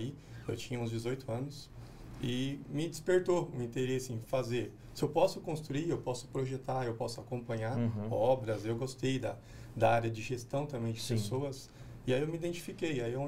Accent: Mogi das Cruzes, São Paulo, Brazil; Eu nasci em Mogi das Cruzes, sou original

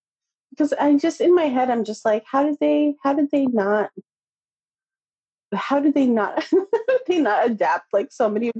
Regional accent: Philippines; I, being Filipino, have grown up with something called a tabo.

